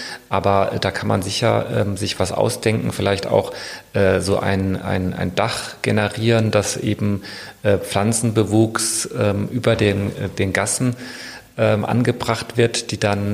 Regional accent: Hanau, Hesse, Germany; also born or lived in Cologne; Nee, ich komme eigentlich aus dem Rhein-Main-Gebiet. Also ich bin geboren in Hanau bei Frankfurt, habe nur sehr lange Jahre in Köln gelebt

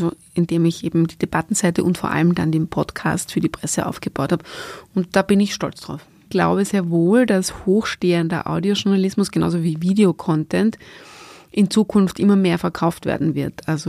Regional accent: Vienna, Austria; ich komme aus Wien und ich bin Journalistin.

